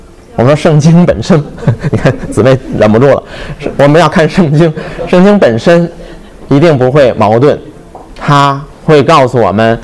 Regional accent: China; 我们中国人吃饭用筷子对吗

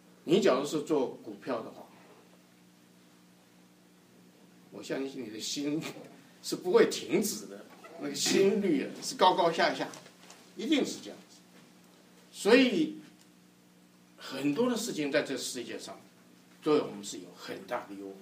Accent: China; 所以人就是这样，包括我们中国人的就是这样

